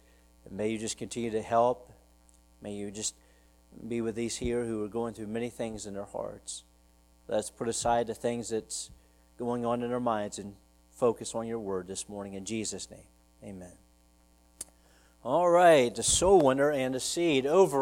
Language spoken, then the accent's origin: English; Virginia, United States; it's not very far from where I grew up in Virginia.